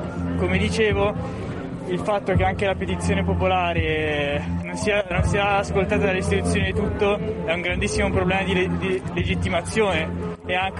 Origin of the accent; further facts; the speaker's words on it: Milan, Lombardy, Italy; sono di Milano